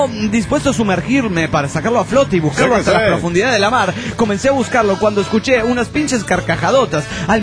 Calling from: Georgia, United States

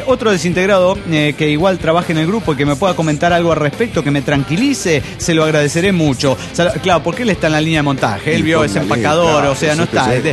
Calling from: Los Angeles, California, United States; de Los Ángeles, California, United States.

